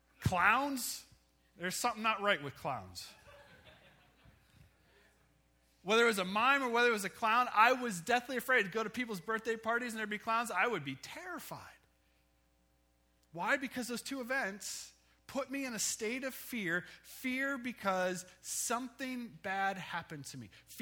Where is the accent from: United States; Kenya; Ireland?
United States; Ohio; Growing up in Ohio, there was a SeaWorld in Ohio between Akron and Canton, and we would go almost every year